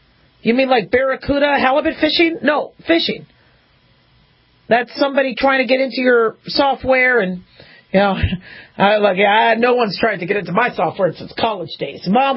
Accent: Phoenix, Arizona, United States; Mind you, I grew up in Phoenix, Arizona for part of my childhood, so there was Sahara.

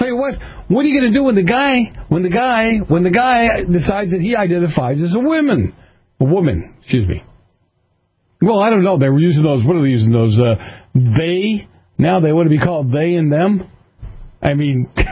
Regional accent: Boston, Massachusetts, United States; I'm from Boston, so it's hard for me to pronounce some of these words

